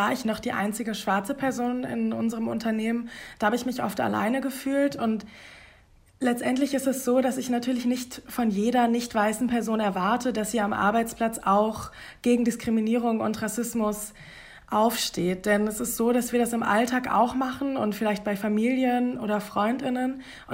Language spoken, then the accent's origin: German; Germany; born there; ich bin in Deutschland geboren, das heißt, ich habe da ein Privileg, dass ich zum Beispiel keinen Akzent habe